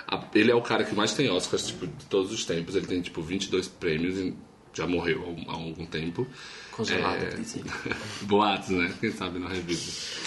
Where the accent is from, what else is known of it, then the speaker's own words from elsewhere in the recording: Northeast Region, Brazil; porque sou nordestina, então é equivalente.